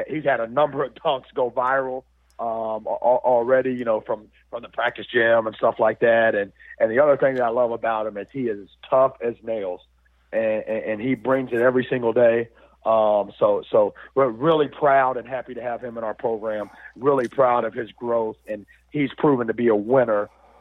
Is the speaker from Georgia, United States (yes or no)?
yes; Atlanta, Georgia, United States; I mean, I'm Atlanta through and through. I was born and raised in East Atlanta. My mom and daddy still live in East Atlanta in the same house we grew up in.